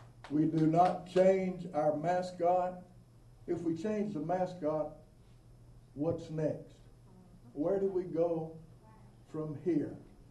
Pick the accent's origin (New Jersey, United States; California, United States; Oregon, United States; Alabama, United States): Alabama, United States; Ensley; I grew up in Ensley, Alabama. We were the Ensley Yellow Jackets, like Jack's Jones Valley Brownies.